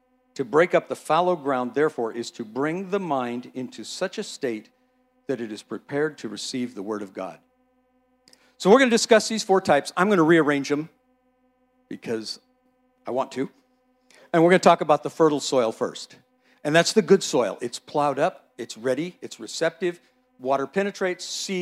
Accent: Morgan Hill, California, United States; When I was young, I grew up in Morgan Hill. And long enough ago that it was a very agrarian society. It was all orchards and fields, and I grew up picking prunes and cutting apricots and picking lettuce and picking walnuts

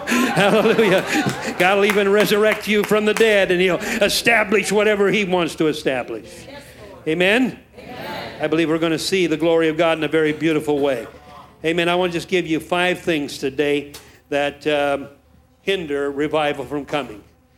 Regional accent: Oakland, California, United States; I'm from Oaktown, so if I speak, preaching there for over 40 years, and we're right in the hood.

